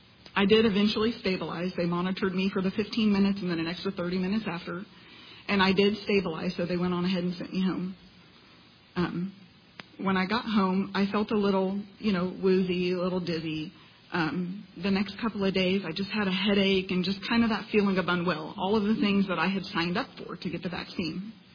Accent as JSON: {"language": "English", "region": "Missouri", "country": "United States", "said": "I'm from Missouri. I am a wife and a mother of four children, and I have practiced as a dental hygienist for the last 17 years."}